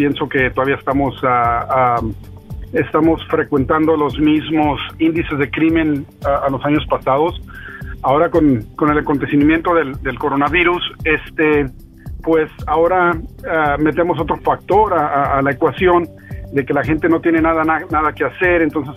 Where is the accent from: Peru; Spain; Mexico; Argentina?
Mexico; Ciudad Juárez, Chihuahua; also born or lived in El Paso; now in Dallas, United States; Soy de Chihuahua, Chihuahua. Nos emigramos a Ciudad Juárez, de donde nací y crecí hasta que fui a la escuela en El Paso, Texas. Y desgraciadamente nos andamos por acá, por en Dallas.